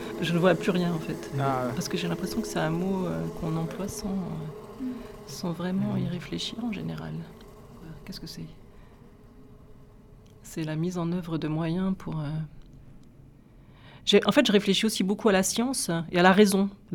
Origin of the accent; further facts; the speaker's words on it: Auvergne-Rhône-Alpes, France; je suis auvergnate et qu'en Auvergne, il y a toujours des guérisseurs